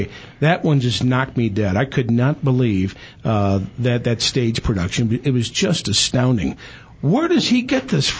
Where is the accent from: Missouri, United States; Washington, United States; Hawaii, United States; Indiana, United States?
Missouri, United States; St. Louis; See, in my hometown, the Muni Opera in St. Louis is, I believe, it's the world's largest outdoor stage.